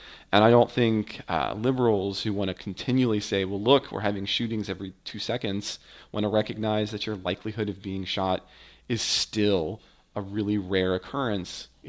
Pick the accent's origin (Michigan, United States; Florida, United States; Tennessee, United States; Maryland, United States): Florida, United States; Parkland; were talking about this in Parkland, Florida. It was difficult for me to talk about because this is my hometown, effectively.